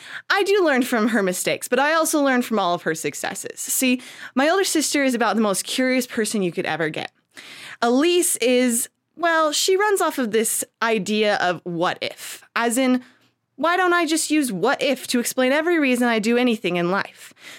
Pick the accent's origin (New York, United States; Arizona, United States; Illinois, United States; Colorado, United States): Arizona, United States; Phoenix; I'm from Phoenix, Arizona, and I'm a professional storyteller.